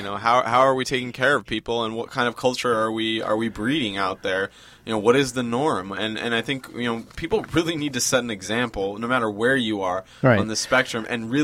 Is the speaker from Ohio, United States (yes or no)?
no; Seattle, Washington, United States; I mean, yeah, New York's a big city, but I'm from Seattle. I'm from Washington